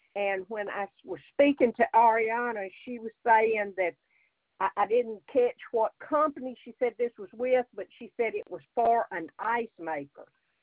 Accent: Prentiss, Mississippi, United States; She is from my hometown of Prentice, which is about 45 miles from Laurel, and actually, Katie's mother and I went to school together.

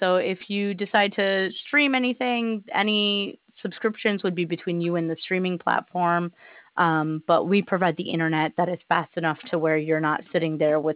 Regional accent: St. Barthélemy; Yeah, but I speak more French than anything because I grew up in Saint-Barthélemy.

